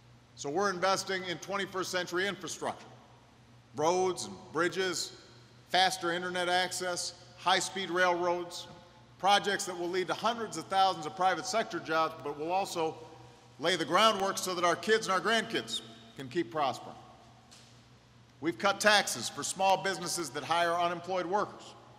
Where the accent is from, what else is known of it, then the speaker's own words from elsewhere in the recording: Illinois, United States; a state like Wisconsin or my home state of Illinois